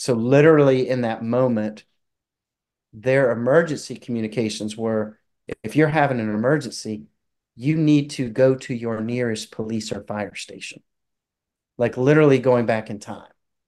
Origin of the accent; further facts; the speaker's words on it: Charleston, South Carolina, United States; So I'm from Charleston, South Carolina. Hurricanes are the major thing we worry about.